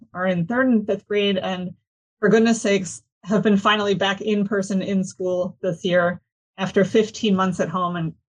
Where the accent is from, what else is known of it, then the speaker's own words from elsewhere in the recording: Pennsylvania, United States; now in Washington, United States; I'm originally from Pennsylvania, outside of Harrisburg. Okay. And DC was always the closest big city to me growing up.